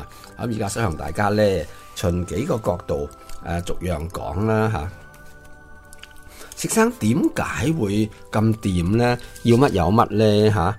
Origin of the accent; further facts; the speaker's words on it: China; 我哋系中国人啊嘛